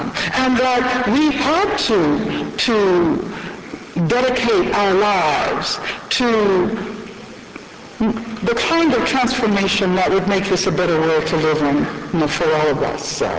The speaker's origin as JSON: {"language": "English", "town": "Birmingham", "region": "Alabama", "country": "United States", "said": "I'm from Birmingham, Alabama."}